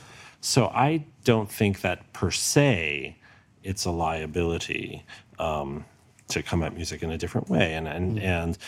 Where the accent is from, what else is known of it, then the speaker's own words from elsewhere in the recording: United States; And I know that there's some sense of feeling that there's something to prove as an American musician.